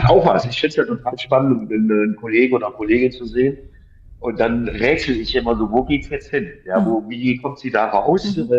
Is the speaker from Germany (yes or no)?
yes; Idar-Oberstein, Rhineland-Palatinate, Germany; now in Cologne, Germany; ich komme ja aus Rheinland-Pfalz, der Oberstein.